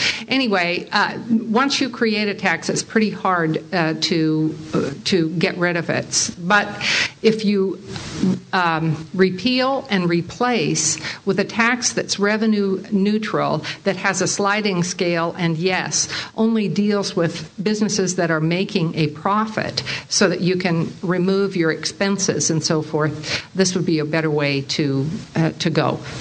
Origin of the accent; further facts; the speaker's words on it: Washington, United States; I grew up in Clark County. In fact, I grew up right on the corner of 117th Avenue and 119th Street, where you see Brush Prairie Baptist Church.